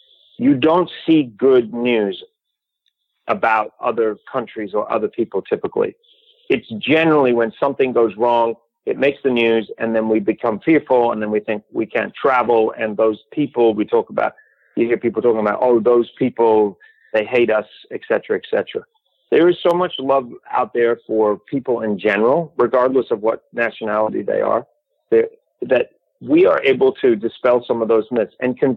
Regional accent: Christchurch, Canterbury, New Zealand; You know, I come from Christchurch.

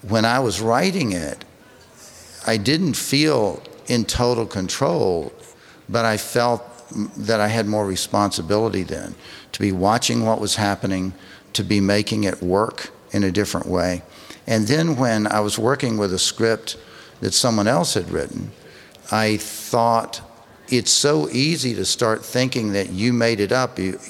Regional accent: Tennessee, United States; I grew up in Tennessee. My father's from Lizard Lick, Tennessee.

